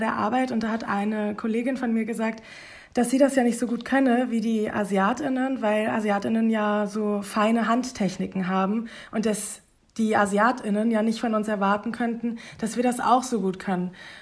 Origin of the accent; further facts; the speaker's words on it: Germany; born there; ich bin in Deutschland geboren, das heißt, ich habe da ein Privileg, dass ich zum Beispiel keinen Akzent habe